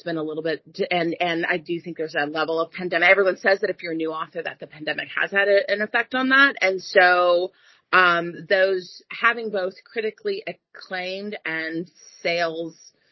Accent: Virginia, United States; now in Houston, United States; I was from Northern Virginia, DC area.

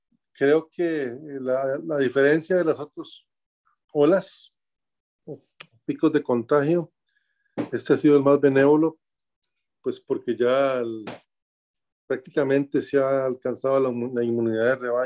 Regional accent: San José, Costa Rica; born there; Yo nací en San José, Costa Rica, el 15 de noviembre de 1959

